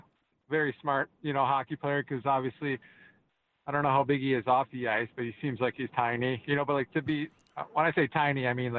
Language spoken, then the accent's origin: English; St. Louis, Missouri, United States; And I grew up in St. Louis, and St. Louis is the same way, where, you know, my dad played a year and a half in St. Louis, and then we were raised there.